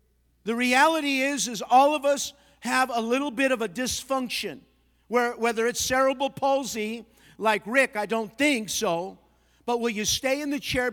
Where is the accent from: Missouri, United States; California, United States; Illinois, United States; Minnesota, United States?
California, United States; Los Angeles; I grew up in Montevideo, that's tip East L.A.